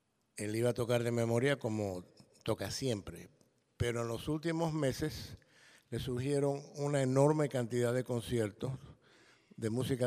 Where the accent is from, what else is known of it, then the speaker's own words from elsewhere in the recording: Havana, Cuba; moved away as an adult; Y yo me fui a los 18 años de La Habana.